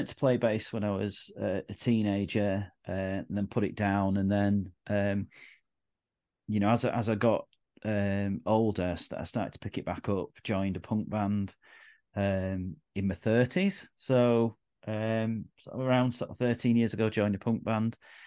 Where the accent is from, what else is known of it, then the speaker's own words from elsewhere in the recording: Manchester, North West England, United Kingdom; born there; moved away; I was born in Manchester, but I moved probably in 1992. I moved to the East Coast to start working in the holiday camps, actually, as an entertainer in exclamation marks.